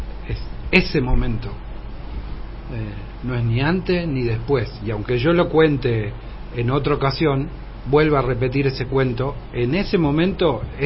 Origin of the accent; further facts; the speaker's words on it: Rosario, Santa Fe, Argentina; A mí me tocó criarme en una ciudad. Yo soy rosarino, nacido y criado en Rosario, una ciudad grande que ahora tiene por lo menos unos 4 millones de habitantes.